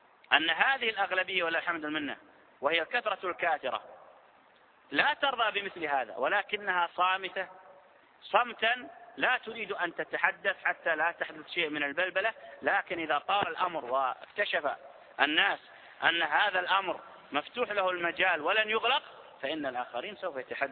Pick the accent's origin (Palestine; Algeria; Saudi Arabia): Saudi Arabia